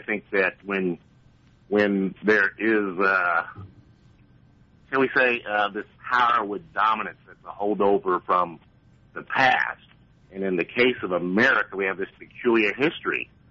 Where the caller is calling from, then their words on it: Kansas, United States; Wyandotte County, right across the state line.